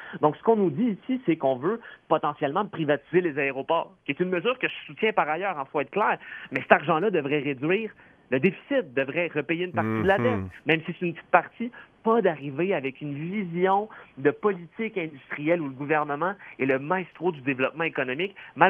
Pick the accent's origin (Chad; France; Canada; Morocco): Canada; en tant que Canadien, en tant qu'individu